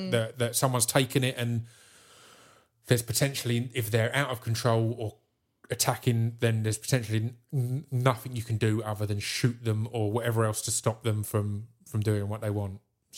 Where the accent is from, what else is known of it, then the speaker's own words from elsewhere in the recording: United Kingdom; And I was like, hello, I don't know. in what manner? Being all British.